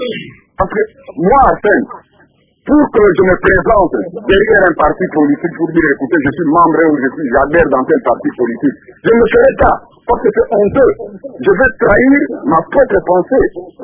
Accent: Kikwit, Kwilu, DR Congo; Moi, aujourd'hui, si j'observe, par exemple, ici chez nous, à Kikwit, dans le Kilou, vous verrez les partis politiques qui sont en train de se battre

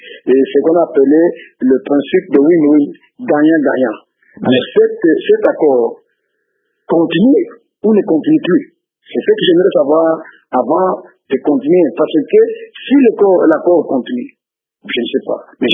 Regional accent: DR Congo; en tant que Congolais

